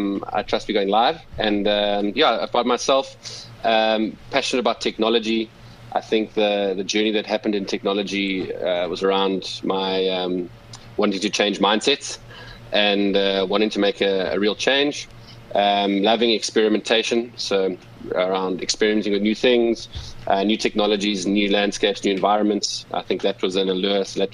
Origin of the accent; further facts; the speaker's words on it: South Africa; as a South African and African